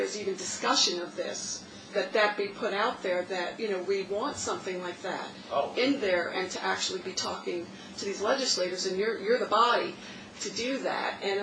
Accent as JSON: {"language": "English", "town": "Sparta", "country": "United States", "said": "from Sparta."}